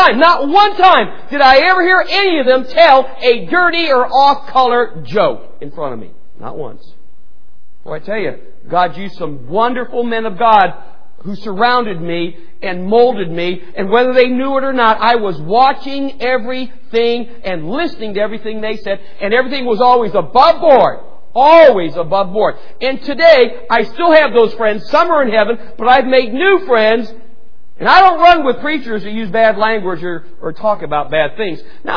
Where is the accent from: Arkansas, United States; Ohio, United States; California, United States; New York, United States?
Ohio, United States; Parma Heights; I grew up in the Parma Heights Baptist Church, which is part of the Swedish Baptist Convention, right next to Parma Town, May Company.